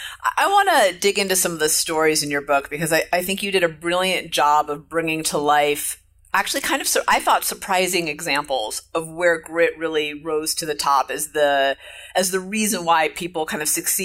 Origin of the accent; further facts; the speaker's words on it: California, United States; I'm also from the Bay Area, so I definitely know who he is.